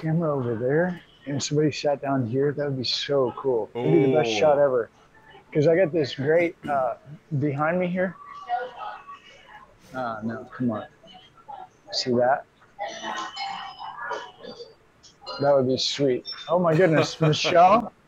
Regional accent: Missouri, United States; I'm from Missouri.

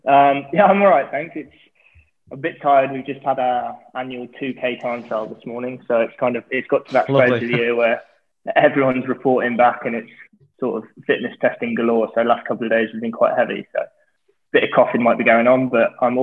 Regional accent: Shrewsbury, West Midlands, United Kingdom; I was born and bred in Shrewsbury, obviously a couple hours north of Worcester

